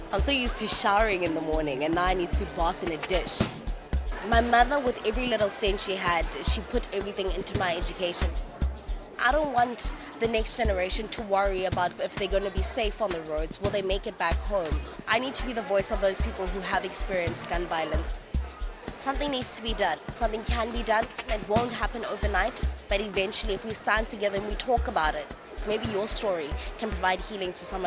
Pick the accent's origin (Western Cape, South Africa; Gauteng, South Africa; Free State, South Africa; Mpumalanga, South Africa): Gauteng, South Africa; Alexandra; I'm a 21-year-old female and I come from Alexandra Township in the north of Johannesburg in South Africa. I come from a community and a township where you walk outside and there's no hope at all.